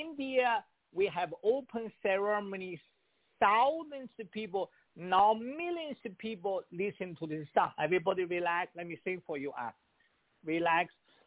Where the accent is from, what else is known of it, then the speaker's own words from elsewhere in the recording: China; born there; English is a second language; I was born in China.